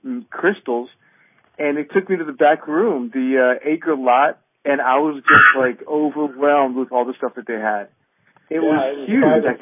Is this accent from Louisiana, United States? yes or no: no; Rockville, Maryland, United States; I'm from Rockville, Maryland.